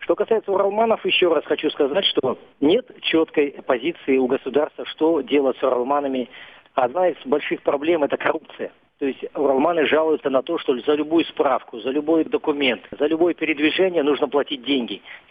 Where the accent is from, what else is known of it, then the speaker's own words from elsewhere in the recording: Kazakhstan; Вот мы, казахи, 50, 60, 70 миллионов мы точно потеряли.